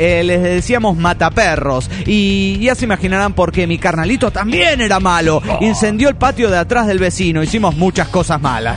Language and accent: Spanish; El Bolsón, Río Negro, Argentina; del Bolsón, Argentina.